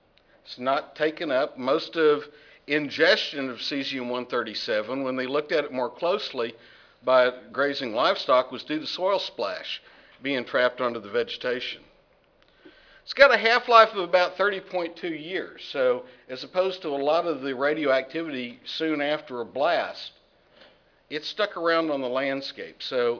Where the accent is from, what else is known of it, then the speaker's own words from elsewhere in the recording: Texas, United States; Now, luckily, I grew up in Texas. That wasn't a big issue, but when it did snow, we wanted to try it.